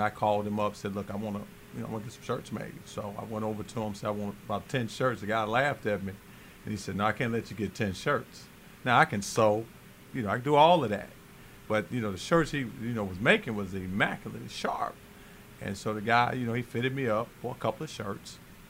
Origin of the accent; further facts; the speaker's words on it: Chicago, Illinois, United States; I said, man, I'm from Chicago. I played King High School. I mean, I know everybody in Chicago.